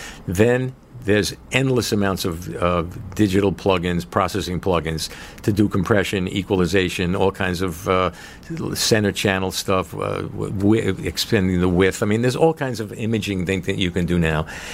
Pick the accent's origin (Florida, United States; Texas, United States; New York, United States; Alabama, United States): New York, United States; Bayside; I'm from Queens, Bayside Queens.